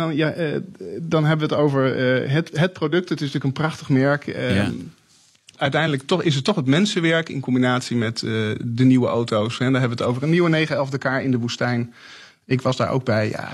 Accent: Netherlands; Ik denk dat we daar toch een bijzonder DNA hebben als Nederlanders, een bijzondere aanpak.

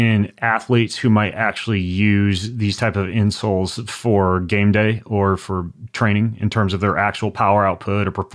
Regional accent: Lewiston, Idaho, United States; when I grew up in Lewiston, Idaho, about a quarter mile long driveway to either get the mail or drag the large wheeled garbage cans down for garbage pickup day.

